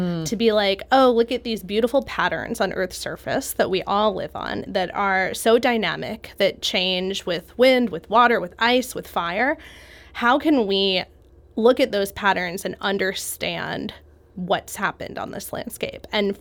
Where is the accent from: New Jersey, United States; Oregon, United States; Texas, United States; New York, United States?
New Jersey, United States; And so I grew up on the Jersey Shore, so not so much topography there either.